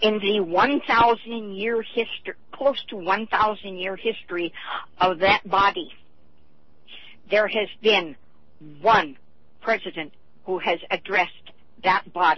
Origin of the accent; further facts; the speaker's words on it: Scotland, United Kingdom; I'm a Scot, and we're good at lost causes.